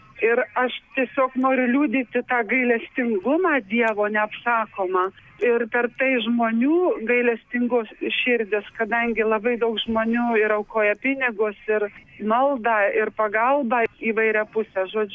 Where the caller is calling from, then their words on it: Ukmergė, Vilnius County, Lithuania; Esu iš Ukmergės … iš Trejybės parapijos